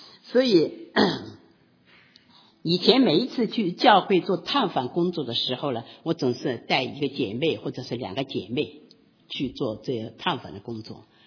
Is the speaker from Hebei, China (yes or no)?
no; Hunan, China; 我还碰到我一个小小老乡，他也是湖南人